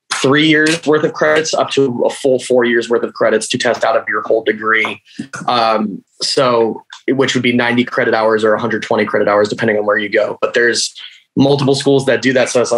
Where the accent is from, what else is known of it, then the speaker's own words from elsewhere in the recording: Colorado, United States; I am from Colorado originally, but actor, filmmaker, writer.